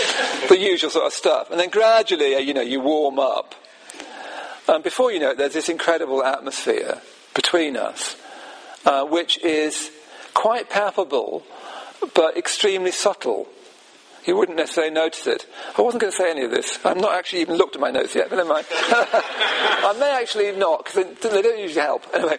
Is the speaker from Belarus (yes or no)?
no; Midlands, United Kingdom; I come from the Midlands.